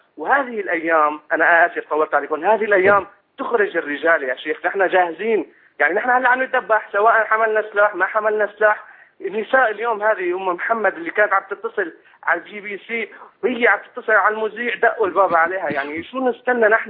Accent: Syria; أنا من سوريا

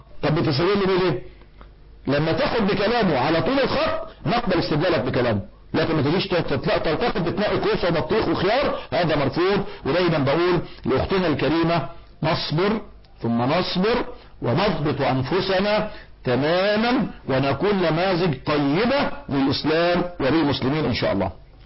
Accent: Egypt; احنا كمصريين

